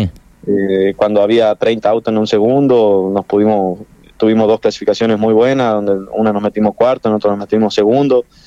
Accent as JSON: {"language": "Spanish", "town": "Charata", "region": "Chaco", "country": "Argentina", "tie": "born or raised there", "said": "es el sueño que siempre tuve, tener algo en Charata, en mi pueblo, y de acá ir a recorrer el país."}